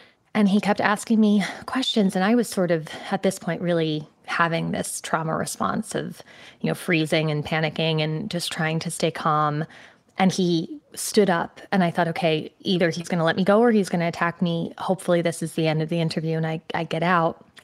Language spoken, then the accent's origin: English; Connecticut, United States; So I grew up in Connecticut. So I went to my parents' house in Connecticut and I was preparing for the interview.